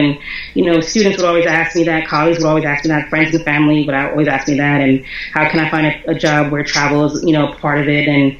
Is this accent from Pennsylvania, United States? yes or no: yes; Philadelphia, Pennsylvania, United States; You know, I was born and raised in Philly, so traveling to New York City, to Brooklyn, you know, where all my family was, you know, in Queens was the norm.